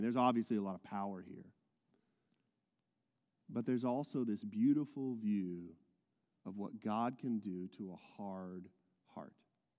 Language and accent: English; Amarillo, Texas, United States; I'm from Amarillo, Texas, if you didn't know, and some of you may not know that.